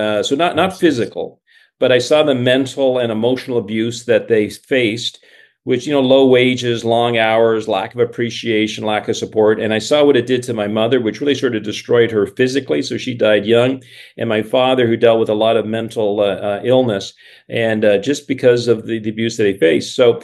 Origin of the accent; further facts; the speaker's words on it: Canada; So I'm a dual citizen. I was raised in Canada.